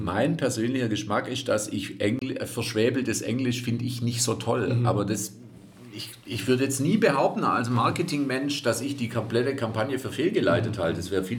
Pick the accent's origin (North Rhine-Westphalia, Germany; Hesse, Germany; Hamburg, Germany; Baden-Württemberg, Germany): Baden-Württemberg, Germany; accent: Swabian; ich schwätze halt Schwäbisch